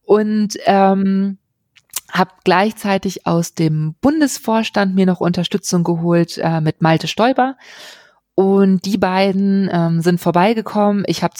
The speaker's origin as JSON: {"language": "German", "town": "Bielefeld", "region": "North Rhine-Westphalia", "country": "Germany", "tie": "born there", "said": "Ich komme gebürtig aus Bielefeld, habe damals eine kurze Zeit auch wieder in Bielefeld gewohnt"}